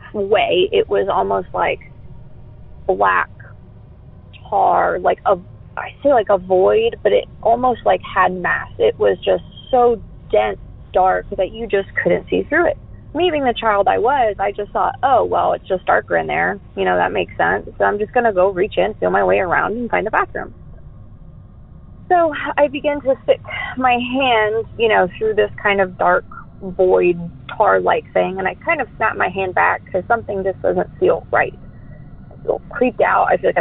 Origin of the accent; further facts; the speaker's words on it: Denton, Texas, United States; born there; I was born in Denton, Texas, and between the years of 1997 and 2003 is when this story takes place.